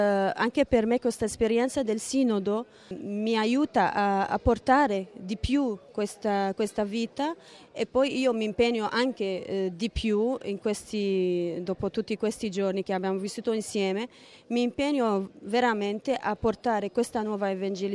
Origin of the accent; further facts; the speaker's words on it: Syria; C'è tante possibilità di vivere questa nuova evangelizzazione da noi in Siria.